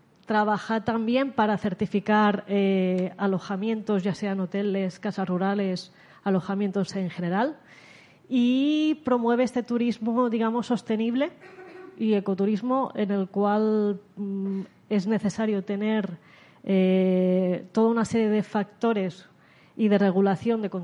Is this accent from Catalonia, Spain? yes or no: yes; Prades, Catalonia, Spain; Nosotras venimos de Prades, de una población pequeñita en Tarragona, de menos de 600 personas, pero que en verano se convierte normalmente en 3.000